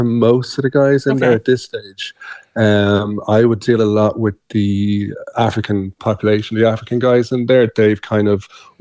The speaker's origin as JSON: {"language": "English", "town": "Dublin", "region": "Leinster", "country": "Ireland", "tie": "born or raised there", "said": "I grew up in Dublin, Clare in Dublin, then Dublin. So Courtown would be a feature for us during the summertime. Mm-hmm. And we moved down to Goree about 3 years ago."}